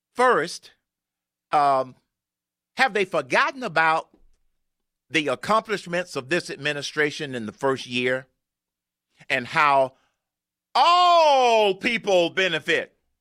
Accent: Georgia, United States; One, I was raised in Georgia. Two, I live here in Georgia now.

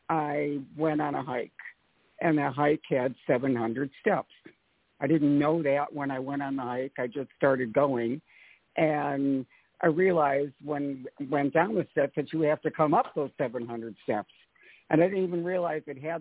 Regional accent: Atlanta, Georgia, United States; I'm from Atlanta.

